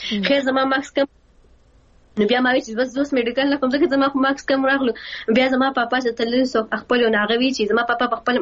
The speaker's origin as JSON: {"language": "Pashto", "town": "Mingora", "region": "Khyber Pakhtunkhwa", "country": "Pakistan", "said": "زه په خپل ځای یم، زه د سوات یم. د سوات کې زه د منګورې درچې یم."}